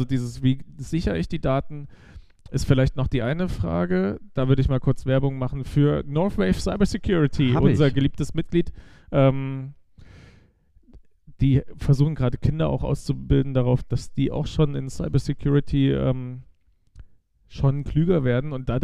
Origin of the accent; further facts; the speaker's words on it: East Germany, Germany; Für mich als Ossi war das so ein what?